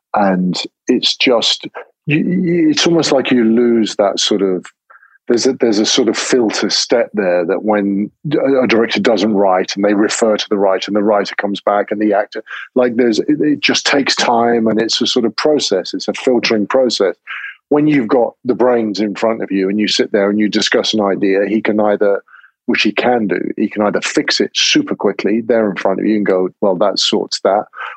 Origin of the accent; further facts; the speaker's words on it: England, United Kingdom; I'm English, I'm playing American, and I'm surrounded by primarily French actors speaking French.